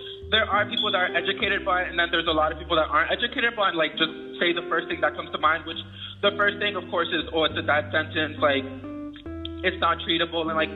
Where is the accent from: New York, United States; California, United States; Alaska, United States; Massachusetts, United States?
Massachusetts, United States; Boston; So, I'm 19 years old. I grew up in Boston, Massachusetts. I'm of Puerto Rican and Honduran descent.